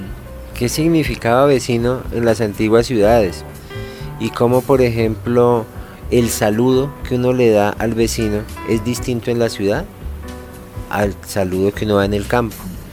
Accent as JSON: {"language": "Spanish", "region": "Bogotá", "country": "Colombia", "tie": "born or raised there", "said": "En la tienda de los barrios populares, donde yo me crié aquí en Bogotá"}